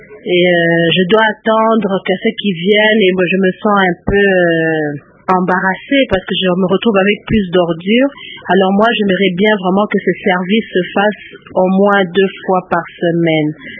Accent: DR Congo; ici chez nous, au Congo

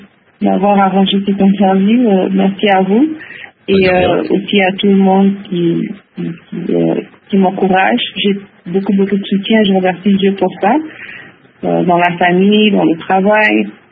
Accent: DR Congo; étant donné que je viens du Congo

